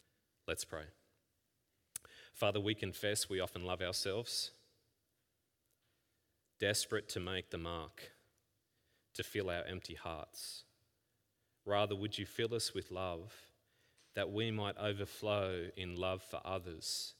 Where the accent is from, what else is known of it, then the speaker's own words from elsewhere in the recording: Queensland, Australia; Some of you know, I grew up in Queensland.